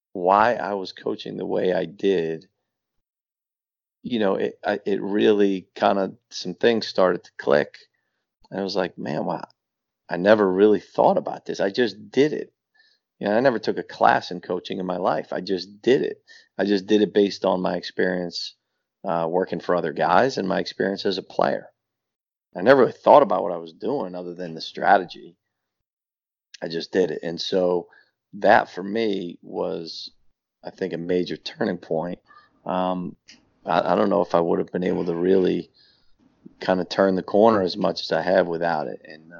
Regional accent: Massachusetts, United States; I was from Massachusetts, you know, like, I didn't grow up in Philly.

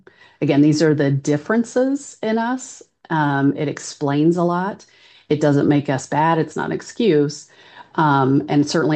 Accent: Kansas, United States; it's the only one in the county that I grew up in Wyandotte County.

